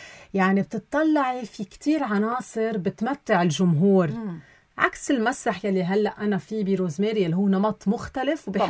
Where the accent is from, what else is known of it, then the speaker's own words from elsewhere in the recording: Koura, North Governorate, Lebanon; هن أصلا من ضيعتنا بالكورة، نقلوا نفوسهم على المينا طرابلس